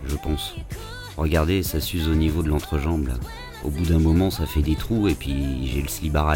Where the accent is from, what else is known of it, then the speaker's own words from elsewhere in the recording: Paris, Île-de-France, France; j'ai 43 ans, je suis parisien, célibataire et comédien.